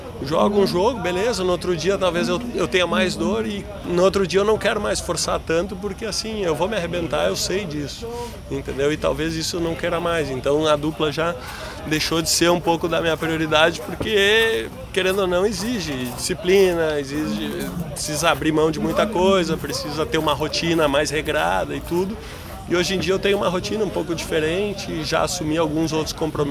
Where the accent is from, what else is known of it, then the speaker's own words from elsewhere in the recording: Porto Alegre, Rio Grande do Sul, Brazil; Eu sou muito amigo dele, a gente é de Porto Alegre